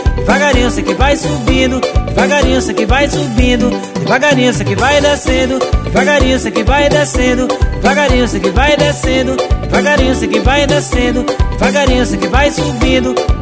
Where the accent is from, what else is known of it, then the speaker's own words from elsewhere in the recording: Fazenda Camarão, Bahia, Brazil; para toda a comunidade de Fazenda Camarão, minha terra natal.